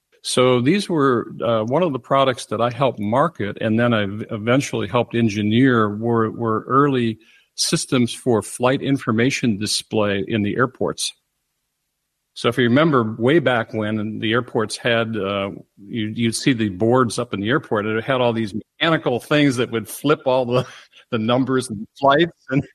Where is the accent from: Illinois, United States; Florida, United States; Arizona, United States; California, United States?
Illinois, United States; Chicago; But coming from my hometown of Chicago